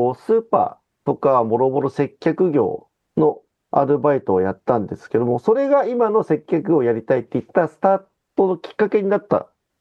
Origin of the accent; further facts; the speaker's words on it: Kamakura, Kanagawa, Japan; 出身は神奈川県の鎌倉市になります。